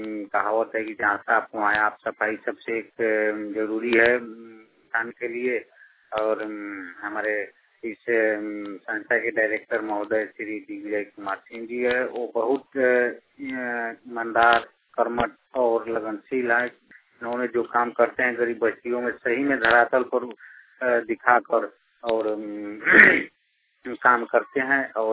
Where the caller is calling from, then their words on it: Motihari, Bihar, India; घर पसरामपुर थाना तुरगोलिया जिला पूर्वी चंपारण में एडीआर क्लब मुतिहारी से बोल रहा हूँ।